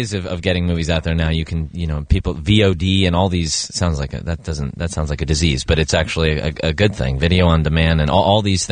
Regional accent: Los Angeles, California, United States; I grew up in Los Angeles, and I started playing piano and joined a bunch of bands

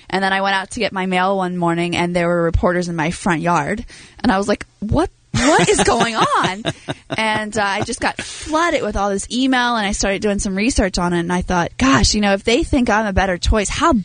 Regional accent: Louisiana, United States; it's pretty common knowledge that I'm from Louisiana.

